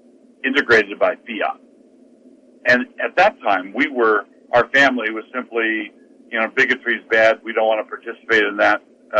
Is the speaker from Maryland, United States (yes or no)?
yes; Annapolis, Maryland, United States; I grew up in Annapolis, Maryland, in the 1950s.